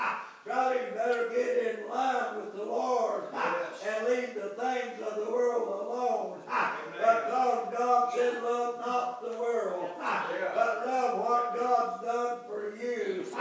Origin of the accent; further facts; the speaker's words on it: Kentucky, United States; I said, from down in Kentucky.